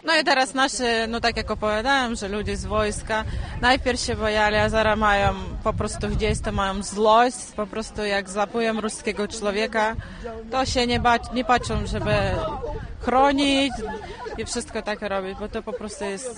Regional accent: Ukraine; Polish is a second language; now in Wieluń, Poland; jestem z Ukrainy i mieszkam w Wieluniu około 5 lat już.

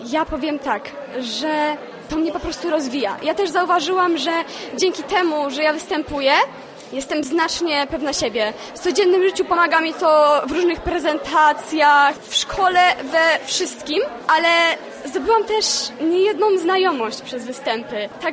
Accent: Łódź Voivodeship, Poland; mam 16 lat, jestem z Osekowa i aktualnie uczęszczam do liceum imienia Tadeusza Kościuszki w Wieluniu.

